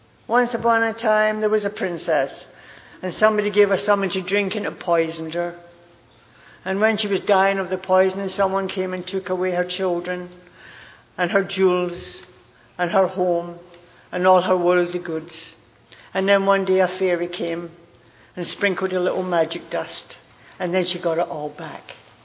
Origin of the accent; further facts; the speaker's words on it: Glasgow, Scotland, United Kingdom; born there; I was born in Glasgow, Scotland. I've got Irish blood and English blood.